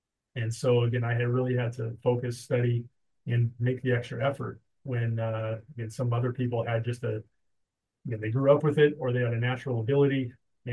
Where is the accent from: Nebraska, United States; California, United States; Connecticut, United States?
Nebraska, United States; some people from Nebraska in my hometown and their neighboring counties, kind of learned of my story.